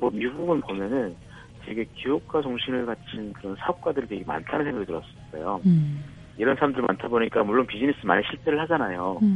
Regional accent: North Korea; now in South Korea; 제가 그 북한 출신 북한 탈북자 청년으로서

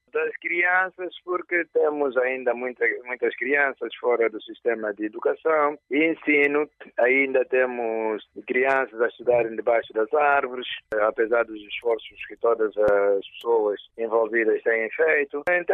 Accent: Angola; Nós, enquanto angolanos, não nos aceitamos como nós mesmos.

